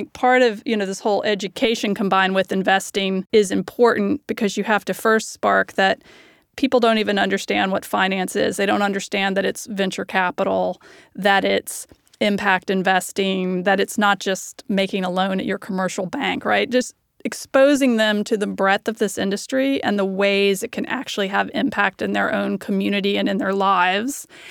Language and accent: English; the South, United States; And I will say it's true. I'm from the South.